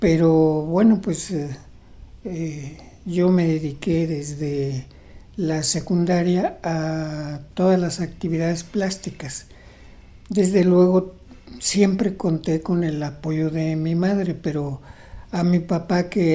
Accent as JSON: {"language": "Spanish", "region": "Michoacán", "country": "Mexico", "tie": "born or raised there", "said": "Yo, por ejemplo, recorría esa distancia entre mi pueblo y Morelia llevando leña en un burro o carbón. Un niño de menos de 10 años haciendo ese viaje"}